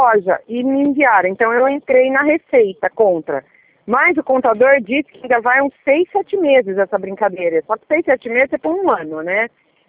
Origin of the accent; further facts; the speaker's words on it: Bauru, São Paulo, Brazil; No meu caso, eu sou de Bauru.